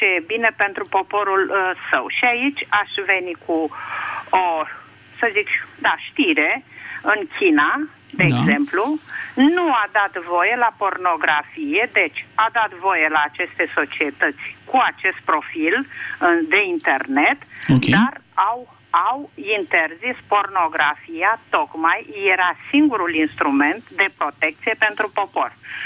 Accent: Bucharest, Romania; sunt din București.

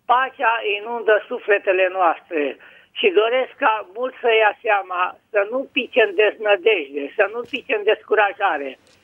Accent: Vălenii de Munte, Prahova, Romania; sunt de la Vălenii de Munte.

